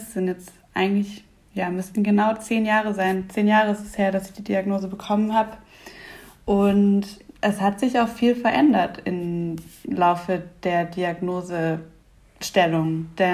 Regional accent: Southern Germany, Germany; born there; now in Bremerhaven, Germany; ich bin 26 Jahre alt, gebürtige Süddeutsche, aber inzwischen wohnhaft in Bremerhaven

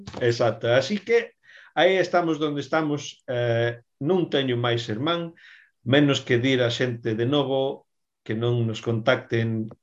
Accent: Galicia, Spain; E pregúntame de onde era eu. Dígolle, de Galicia, con orgullo.

